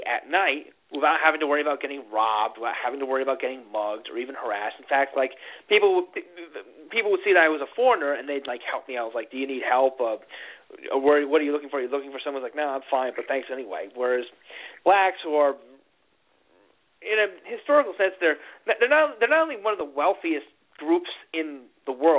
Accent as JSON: {"language": "English", "town": "Syracuse", "region": "New York", "country": "United States", "tie": "born or raised there", "said": "I grew up in Syracuse, New York, which is where these schools are, if I recall correctly, majority black now."}